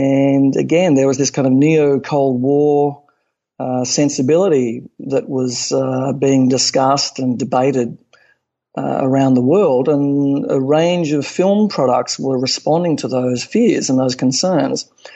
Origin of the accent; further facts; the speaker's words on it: Melbourne, Victoria, Australia; Well, I was born in Melbourne, Australia in 1959